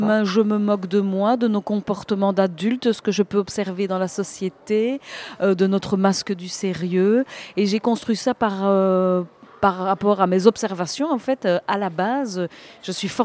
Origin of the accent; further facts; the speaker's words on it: Belgium; je fais un seul en scène et je viens de Belgique.